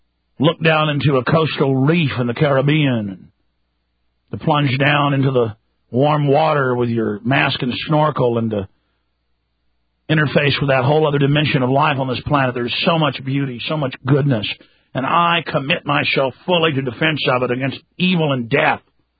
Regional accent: Southern US, United States; They also tried to stage the Civil War, and I'm from the South. I'm not bashing the South. My family was all on the Confederate side.

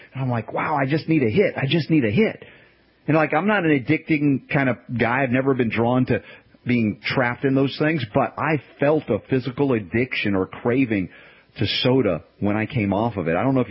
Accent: the South, United States; We grew up in the South. Coca-Cola was the soda of choice.

